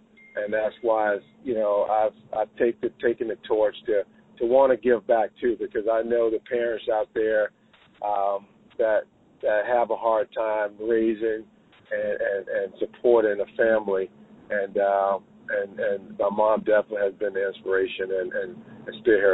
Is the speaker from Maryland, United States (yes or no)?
no; Americus, Georgia, United States; a mentoring program in my hometown, Americus, Georgia.